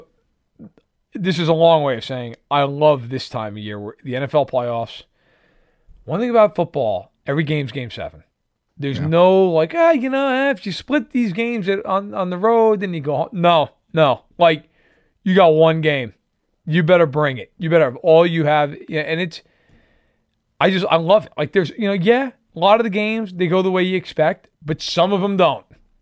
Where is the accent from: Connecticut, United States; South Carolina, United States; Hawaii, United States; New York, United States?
New York, United States; also born or lived in Virginia; even though I grew up in New York, I spent 2 years as a kid in Virginia, when I was like 6 and 7